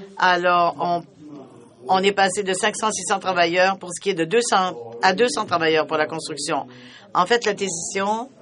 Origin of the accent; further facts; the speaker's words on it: Ouagadougou, Centre, Burkina Faso; Je viens de Ouagadougou.